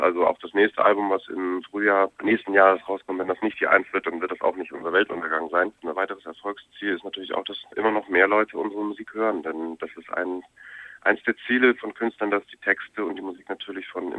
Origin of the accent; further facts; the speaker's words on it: Kiel, Schleswig-Holstein, Germany; Auch wenn ich aus Norddeutschland selber ja komme, ich komme ja aus Kiel ursprünglich.